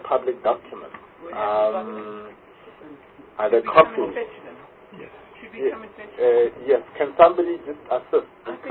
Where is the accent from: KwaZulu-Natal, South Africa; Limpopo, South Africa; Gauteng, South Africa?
Limpopo, South Africa; born there; I was born in Limpopo. So I'm not a Cape Tonian by origin.